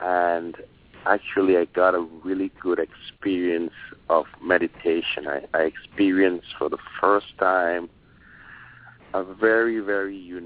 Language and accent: English; Grenada; I was in the Caribbean, in my home country, Grenada.